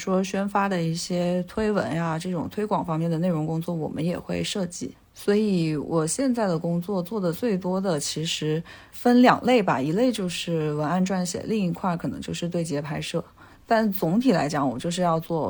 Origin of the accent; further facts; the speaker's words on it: Nanning, Guangxi, China; moved away; also born or lived in Beijing; 因为我从小在我们家那边也是有午休的，我觉得对于像南宁这样的非一线城市来讲，它的生活节奏更慢。